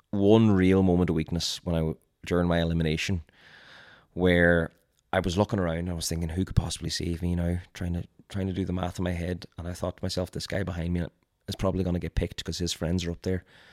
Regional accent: Ireland; I'm a contestant from Ireland.

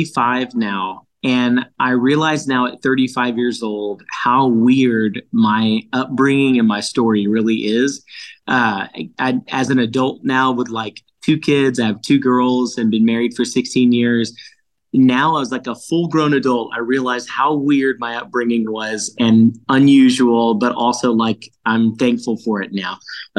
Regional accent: Texas, United States; my mom would teach these big 50 voice and 60 voice choirs growing up in Southeast Texas.

